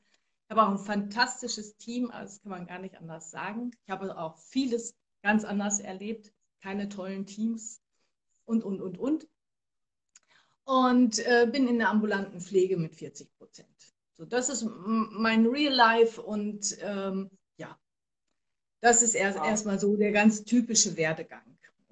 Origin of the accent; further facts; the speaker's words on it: Rheda-Wiedenbrück, North Rhine-Westphalia, Germany; ich bin 54 Jahre alt und ich komme aus Reda-Wiedenbrück